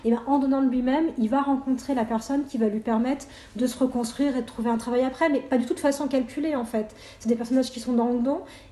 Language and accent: French; France; la première fois en tant que Français que tu mets les pieds aux États-Unis